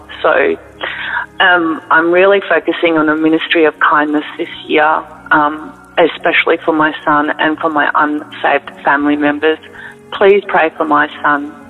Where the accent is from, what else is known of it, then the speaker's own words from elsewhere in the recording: Australia; I'm from Australia.